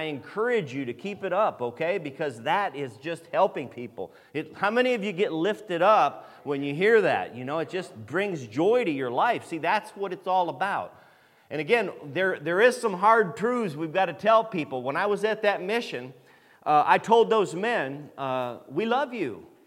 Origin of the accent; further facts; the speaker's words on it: Ohio, United States; I like it down here. I'm from Northern Ohio. Don't hold that against me, but we own property down here in St. Mary's